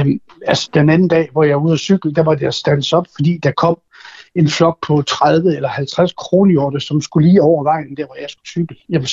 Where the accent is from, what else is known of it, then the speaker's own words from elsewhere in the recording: North Denmark Region, Denmark; jeg er født og opvokset i Vendsyssel ud af en gårdmandsfamilie